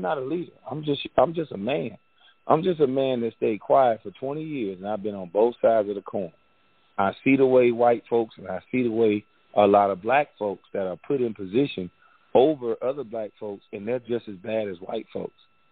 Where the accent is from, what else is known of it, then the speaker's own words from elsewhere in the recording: Brunswick, Georgia, United States; I'm from Brunswick, Georgia. We have 5 football players that are currently in the NFL.